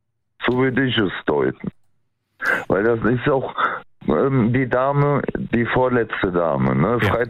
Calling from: Aachen, North Rhine-Westphalia, Germany; Ich komme aus Aachen.

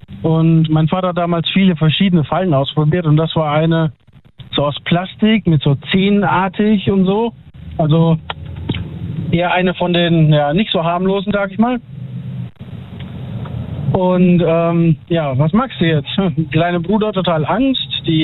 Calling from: Schenkelberg, Rhineland-Palatinate, Germany; Schenkelberg, Westerwald.

